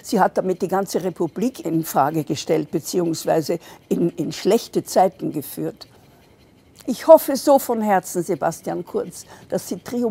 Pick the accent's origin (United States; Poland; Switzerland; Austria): Austria; wenn Sie wieder unser kleines, geliebtes Österreich, mein Heimatland, wieder in Ihre Hände nehmen würden.